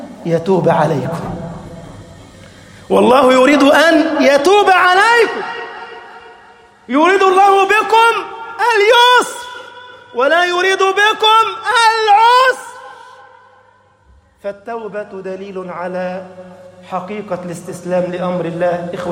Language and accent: Arabic; Egypt